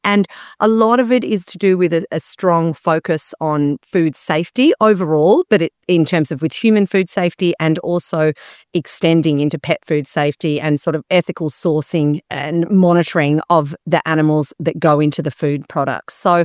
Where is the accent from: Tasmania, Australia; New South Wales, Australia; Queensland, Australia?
New South Wales, Australia; Sydney; and I'm from Sydney, Australia, and that's where I'm working at the moment.